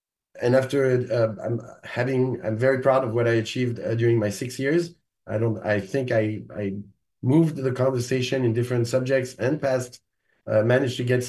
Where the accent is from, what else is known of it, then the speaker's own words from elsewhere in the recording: France; Even though I grew up in France and eating everybody and every parts of everybody.